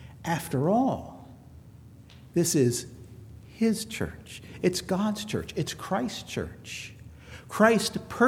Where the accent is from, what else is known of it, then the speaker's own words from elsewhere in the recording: Towson, Maryland, United States; The community I grew up in Towson, Maryland, home of the Towson Town Mall, the biggest church around was the Roman Catholic Church.